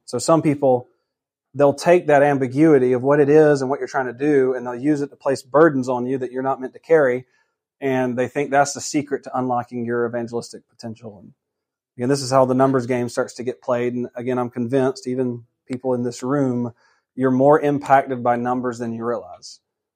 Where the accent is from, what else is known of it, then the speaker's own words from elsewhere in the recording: Georgia, United States; I remember growing up in Georgia one time in a church, there's this pastor that visited, and he was a traveling preacher.